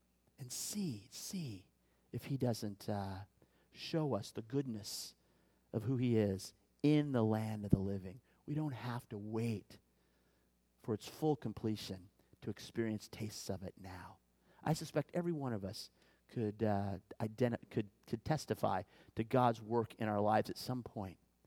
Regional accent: Kansas, United States; I grew up in Kansas, all of you know, and this time, October, is when farmers are out planting wheat, okay?

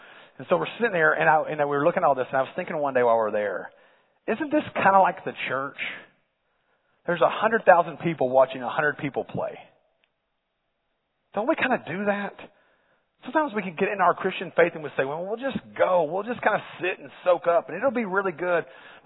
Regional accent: Dallas, Texas, United States; But I'm from Dallas. Go Chiefs.

